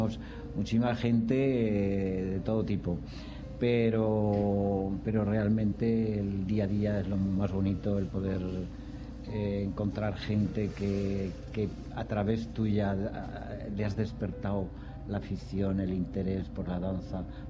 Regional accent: Spain; yo quería estar era aquí, en España. Y yo siempre he dicho, prefiero comerme un plato de lentejas en mi país

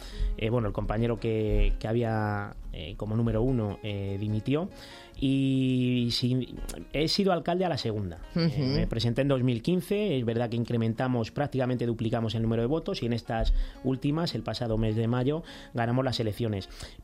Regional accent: San Fernando de Henares, Community of Madrid, Spain; Nací en Madrid, nací en el Hospital de la Paz, pero he vivido allí siempre y me he criado allí, he crecido allí, he estudiado allí, en los colegios públicos, en los institutos de San Fernando, y bueno, y mis amigos y mis amigas son de allí.

